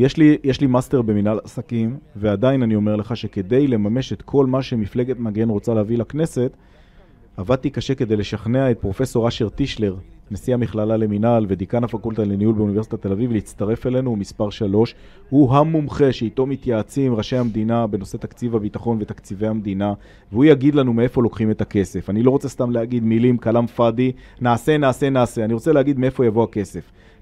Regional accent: Arad, Southern District, Israel; הייתי ילד, גדלתי הרי בערד, אבל אצל סבתא בפתח תקווה, בשבתות

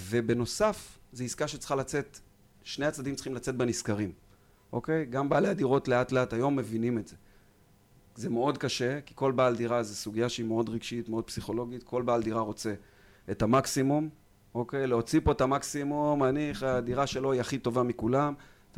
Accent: Kiryat Ono, Central District, Israel; born there; עיר הולדתי בקריית אונו

